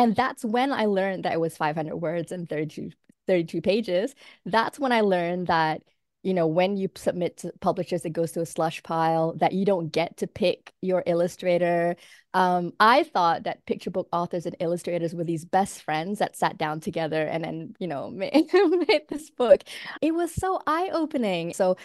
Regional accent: Malaysia; moved away; when I was growing up in Malaysia

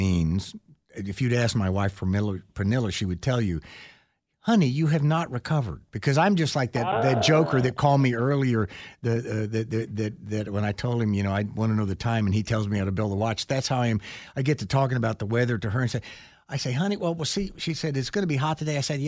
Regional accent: Texas, United States; So I got interested in weather as a kid because I grew up in Texas with these big skies

